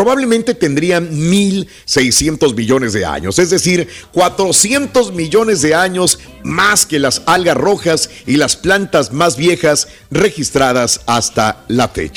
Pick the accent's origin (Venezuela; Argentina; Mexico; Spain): Mexico; a uno como latino, como mexicano